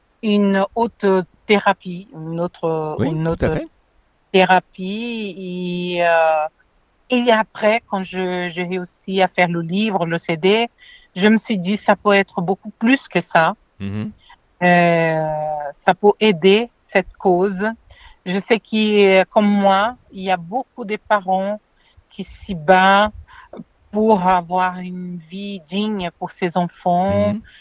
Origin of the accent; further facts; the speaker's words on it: Brazil; French is a second language; now in France; Oui, oui, je suis brésilienne. J'habite en France, ça fait déjà 23 ans.